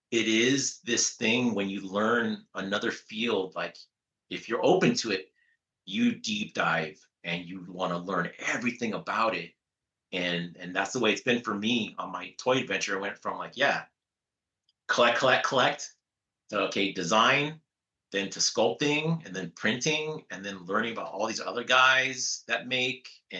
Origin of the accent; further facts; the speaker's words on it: Reseda, California, United States; Here in Reseda, just in my hometown here in the valley.